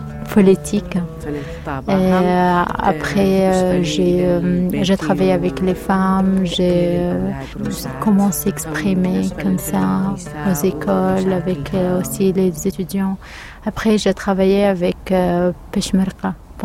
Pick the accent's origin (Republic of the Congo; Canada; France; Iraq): Iraq; Kurdistan Region; born there; French is a second language; moved away as an adult; 1963. Je suis née à Kurdistan en Irak, à côté de Mossoul. Je suis partie à cause de Daesh.